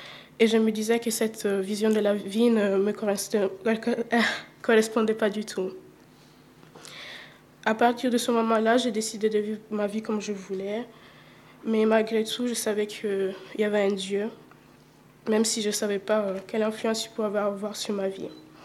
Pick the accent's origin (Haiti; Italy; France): Italy; je suis née dans une famille chrétienne, donc j'ai toujours entendu parler de Dieu, de la Bible. Et mon père était ancien de l'église où j'ai grandi en Italie.